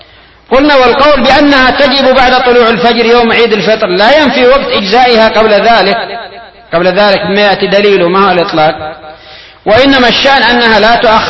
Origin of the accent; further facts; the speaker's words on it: Yemen; ومع ذلك هو السائد عندنا في اليمن